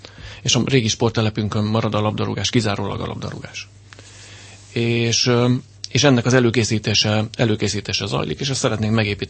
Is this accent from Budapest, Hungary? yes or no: yes; Budapest, Hungary; Közben én Pest Erzsébeten nőttem fel, és most Soroksáron élek.